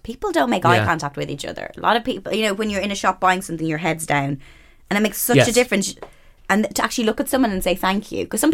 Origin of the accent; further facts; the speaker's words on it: Ireland; I grew up in Catholic Ireland.